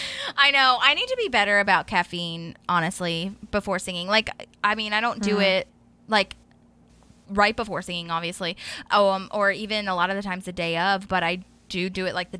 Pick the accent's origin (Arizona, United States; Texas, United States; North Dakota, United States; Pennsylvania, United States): Pennsylvania, United States; Philadelphia; now in Tampa Bay area, United States; I live in Florida, the Tampa Bay area, but I had to go back to her hometown, my hometown of Philadelphia, to live with my parents while going through treatment at Penn Medicine.